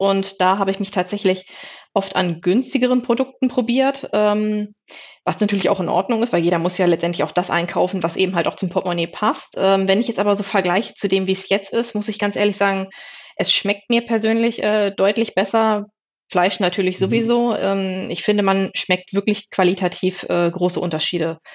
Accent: Langenhagen, Lower Saxony, Germany; Ich komme aus Langenhagen, das ist in der Region Hannover im wunderschönen Niedersachsen.

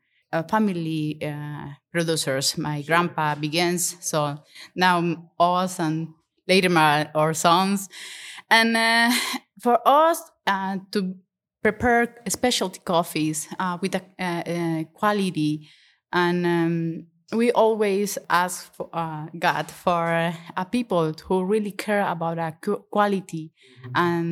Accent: Honduras; I come from Honduras.

